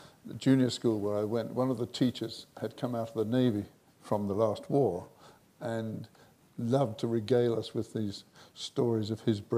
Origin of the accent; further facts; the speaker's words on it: Hooley, South East England, United Kingdom; I grew up in Surrey, a little village called Hooley